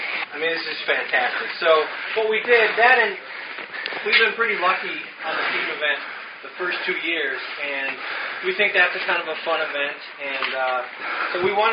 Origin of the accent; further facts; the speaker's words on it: Minnesota, United States; Well, we're from Minnesota. We're some of the few people tenting.